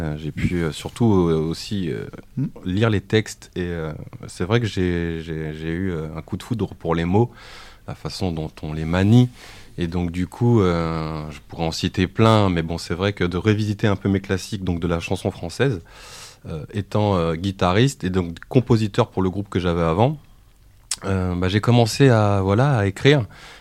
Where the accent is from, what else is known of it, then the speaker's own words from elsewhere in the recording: Crépy-en-Valois, Hauts-de-France, France; also born or lived in Paris suburbs; j'ai 39 ans. Donc, je suis de Crépy-en-Valois. Donc, Crépy-en-Valois, c'est une grande histoire d'amour aussi parce que ça fait 25 ans que j'y suis. En collège, j'ai fait mes classes ici, quoi.